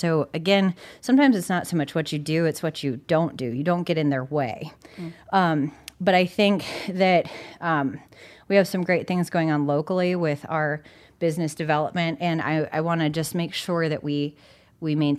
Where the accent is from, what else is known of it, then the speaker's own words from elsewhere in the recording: Rapid City, South Dakota, United States; Yeah, so I grew up right here in Rapid City, and I went to Southwest Middle School and Stevens High School, and my family is from here, so it was wonderful growing up in the Black Hills.